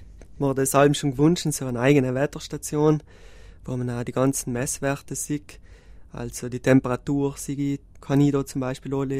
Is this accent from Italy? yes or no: yes; Marling, Trentino-Alto Adige, Italy; vor allem auch mein Heimatdorf Marling ist, glaube ich, 5-6 Mal schon von Gewitter getroffen worden.